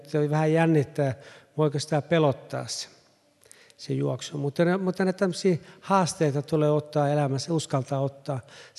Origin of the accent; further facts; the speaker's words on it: Helsinki, Uusimaa, Finland; Mä oon kasvanut Helsingissä mun äidin kanssa ja kaksoisveljen kanssa.